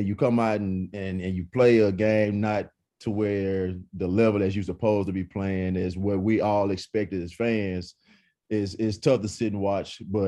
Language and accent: English; Texas, United States; I'm from East Texas, and I see it.